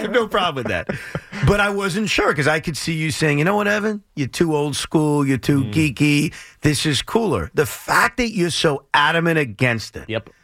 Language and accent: English; United States; I'm an American. I root for Team USA.